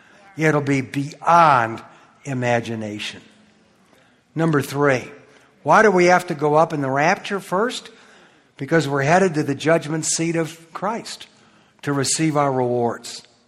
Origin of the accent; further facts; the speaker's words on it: Detroit, Michigan, United States; born there; I was born in Detroit, Michigan, in a non-believing family.